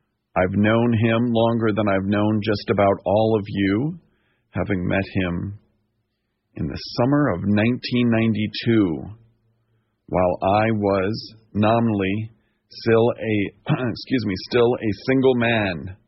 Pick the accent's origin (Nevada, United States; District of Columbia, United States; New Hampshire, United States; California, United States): District of Columbia, United States; Washington; a radio station where I listened to Don Geronimo back in the 1970s and 80s, growing up in Washington, D.C., where Don Geronimo was once based.